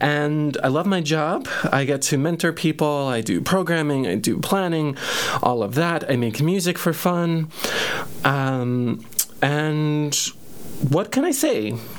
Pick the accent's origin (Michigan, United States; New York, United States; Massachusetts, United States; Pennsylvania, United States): New York, United States; Brooklyn; But I'm from Brooklyn. I come from a working class family of Irish mom and a Puerto Rican dad